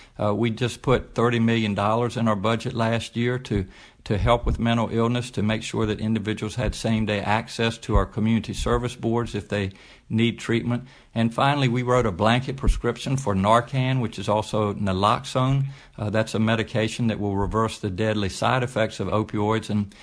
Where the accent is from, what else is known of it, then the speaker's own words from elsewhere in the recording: Virginia, United States; I'm proud to be a Virginian. You know, I grew up on Virginia's Eastern Shore on a small farm.